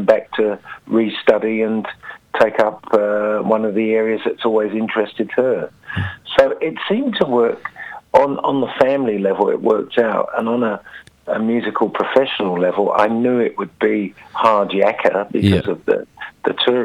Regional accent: Switzerland; moved away as an adult; now in New Zealand; we came from Switzerland

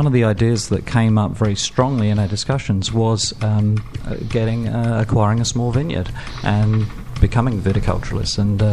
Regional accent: London, United Kingdom; also born or lived in Toronto, Canada / Phoenix, United States; now in United States; I'm from London. And we met while living in Toronto, Canada.

